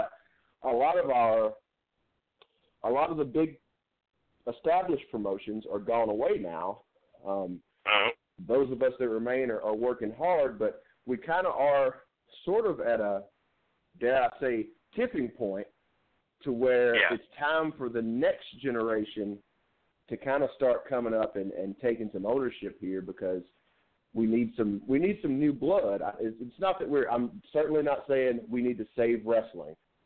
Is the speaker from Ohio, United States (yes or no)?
no; Alabama, United States; I need to think no further back than when I was growing up in Alabama. I saw one independent wrestling show in the 18, 19 years that I lived in Alabama.